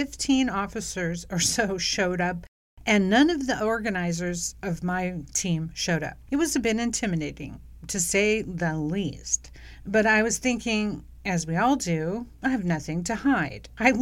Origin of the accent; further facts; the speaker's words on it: Long Beach, California, United States; Soon, other events in Las Vegas, I returned to my hometown, Long Beach.